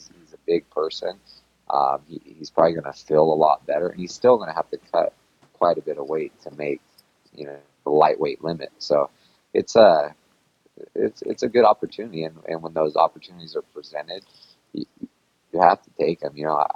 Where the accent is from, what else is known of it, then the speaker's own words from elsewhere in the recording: Sacramento, California, United States; I'm from Sacramento, so that's my gym, and it always will be.